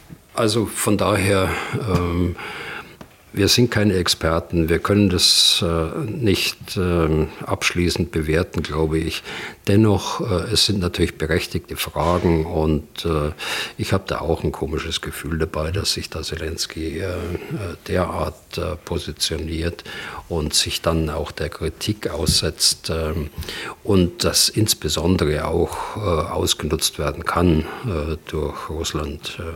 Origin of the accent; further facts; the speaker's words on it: West Germany, Germany; bei uns in Westdeutschland, wo ich groß geworden bin